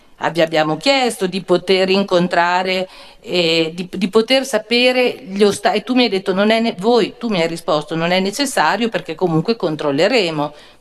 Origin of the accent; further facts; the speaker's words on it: Soliera, Emilia-Romagna, Italy; se noi che siamo di Sogliera, che siamo i diretti interessati dell'utilizzo di questo ponte